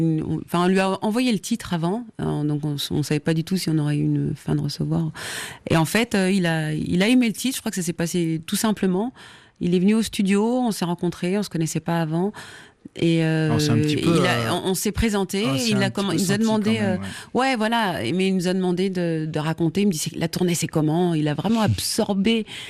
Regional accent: England, United Kingdom; French is a second language; Et moi, je suis anglaise

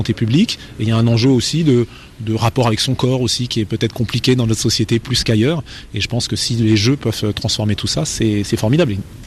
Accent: United States; Je viens du fin fond des États-Unis

